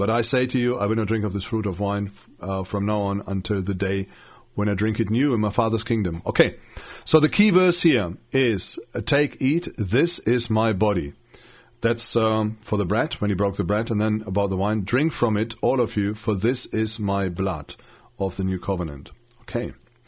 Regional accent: Germany; English is a second language; I grew up, my town where I grew up is in Germany, most towns are traditionally either Catholic or Protestant. Now, my town used to be Protestant

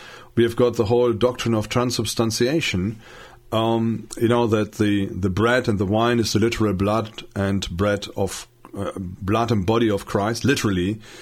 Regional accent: Germany; English is a second language; I grew up, my town where I grew up is in Germany, most towns are traditionally either Catholic or Protestant. Now, my town used to be Protestant

